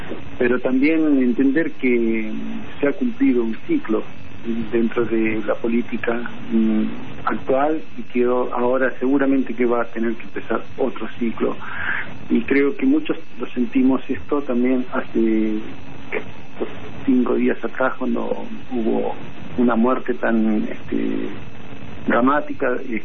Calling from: Esquel, Chubut, Argentina; de Esquel.

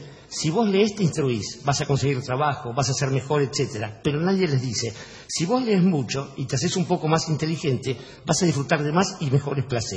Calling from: Córdoba, Argentina; de Córdoba, pero vivo en tierra zen fuego.

